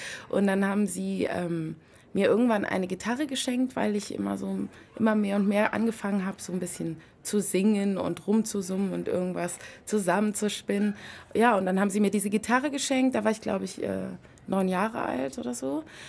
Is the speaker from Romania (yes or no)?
yes; Romania; moved away; Und aber ursprünglich komme ich eigentlich aus Rumänien, dort habe ich auch ein kleines Domizil.